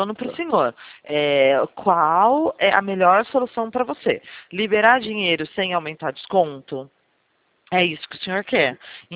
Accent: São Paulo, Brazil; É que eu sou do interior de São Paulo.

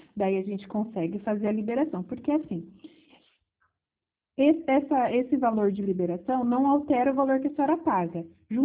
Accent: Assis, São Paulo, Brazil; now in Santa Catarina, Brazil; Eu fico aqui em Santa Catarina, mas eu sou de Assis.

